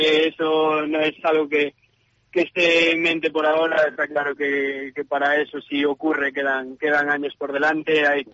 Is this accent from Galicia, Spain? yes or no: yes; Lalín, Galicia, Spain; Bueno, pues yo soy de Lalín, ¿no? Y allí empecé a jugar a balonmano con 6 años